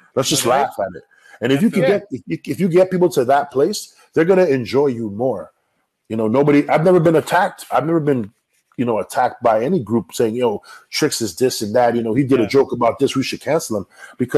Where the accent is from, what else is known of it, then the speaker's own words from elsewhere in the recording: Toronto, Ontario, Canada; I'm from Toronto. I don't care about none of these people.